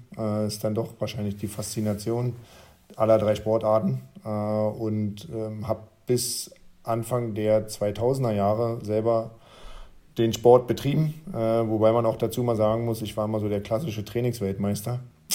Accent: East Germany, Germany; Ja, also ich bin ja im Osten groß geworden

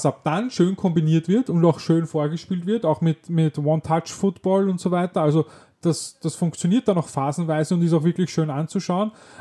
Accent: Vienna, Austria; Und ich weiß, wir sind Wiener, wir raunzen gern, wir jammern gern

